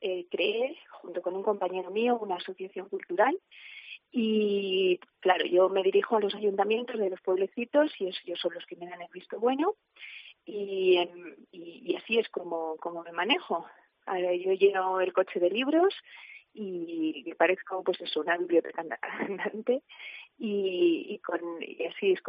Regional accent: Navalacruz, Castile and León, Spain; se ha añadido Fontiveros, Sotalvo, Solo Sancho, Navalacruz, que es mi pueblo, Cepeda de la Mora

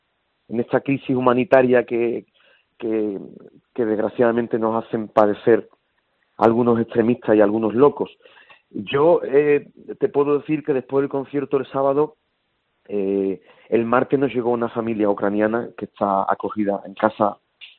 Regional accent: Jerez de la Frontera, Andalusia, Spain; Jerez de la Frontera, en mi tierra

